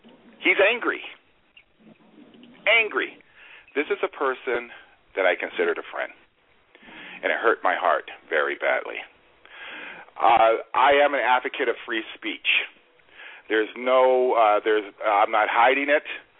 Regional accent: Ventura, California, United States; Now, the town he was killed in, I was raised in. I was raised in Ventura, California.

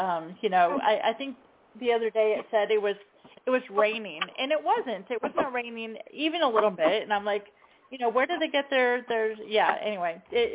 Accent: New York, United States; Yeah, I grew up in upstate New York, so.

